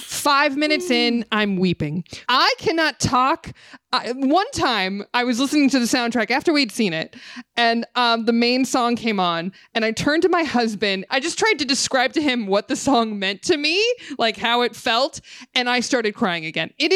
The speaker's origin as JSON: {"language": "English", "region": "California", "country": "United States", "said": "Listen, I'm from the San Fernando Valley. Every other school you go to and all the schools I went to are performing arts magnets."}